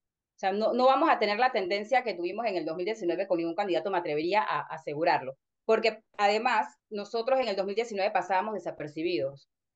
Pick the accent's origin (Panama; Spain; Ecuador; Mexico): Panama; como buena panameña vida ajena, escuchando la pega